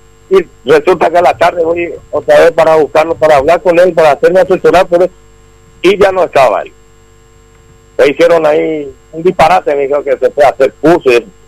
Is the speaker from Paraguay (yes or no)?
yes; Luque, Central, Paraguay; Nosotros somos de Luque, de la República de Luque.